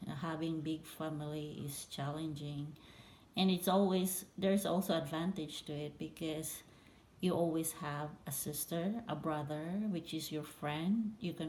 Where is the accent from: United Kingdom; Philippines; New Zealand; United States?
Philippines; Growing up in the Philippines is, it's fun and challenging.